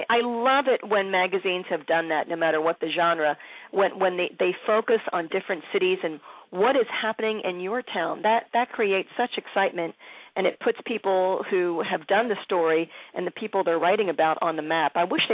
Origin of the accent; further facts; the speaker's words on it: Philadelphia, Pennsylvania, United States; but I'm from Philadelphia, and I just love this town.